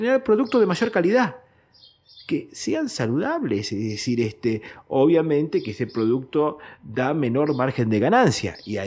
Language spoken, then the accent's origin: Spanish; Argentina; Y nosotros todavía lo seguimos esperando, como argentino.